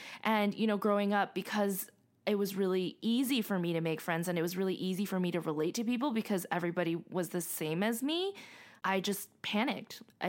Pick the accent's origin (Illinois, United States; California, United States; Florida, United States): California, United States; Arcadia; You know, I grew up in Arcadia.